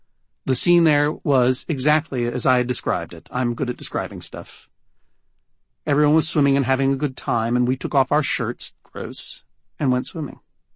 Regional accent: Massachusetts, United States; I am from Massachusetts. He is from Connecticut. And New Englanders do not say things like that.

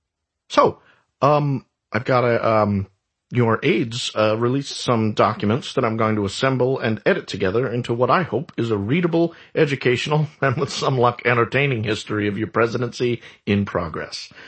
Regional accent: Cleveland, Ohio, United States; born there; I was born in Cleveland.

